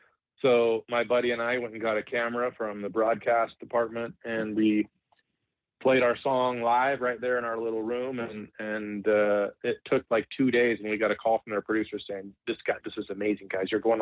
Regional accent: Idaho, United States; So I always loved to watch films, but I grew up in Idaho.

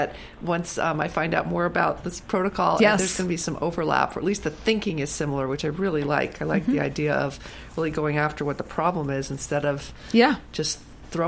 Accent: Woodland Hills, California, United States; no way, me too. Woodland Hills.

